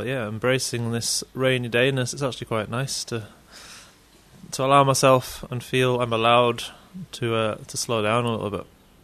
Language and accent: English; Yorkshire and the Humber, United Kingdom; I was from Yorkshire, where it rains a lot.